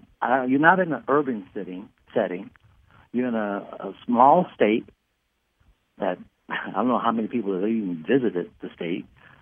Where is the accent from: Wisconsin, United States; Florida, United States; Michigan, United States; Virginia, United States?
Michigan, United States; because we're both so thrilled that we're from Michigan, we've got a long history